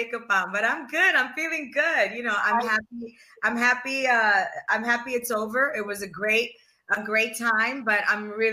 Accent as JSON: {"language": "English", "town": "Chicago", "region": "Illinois", "country": "United States", "tie": "born or raised there", "said": "I'm from Chicago, but I'm Puerto Rican. I wasn't born in Puerto Rico. My parents were born in Puerto Rico. I was born in Chicago, but I'm Puerto Rican."}